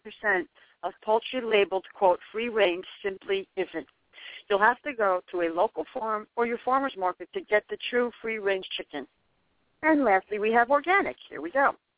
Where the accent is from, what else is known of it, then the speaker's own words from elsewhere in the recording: New Jersey, United States; Where I grew up in New Jersey, where I've been, I have everything.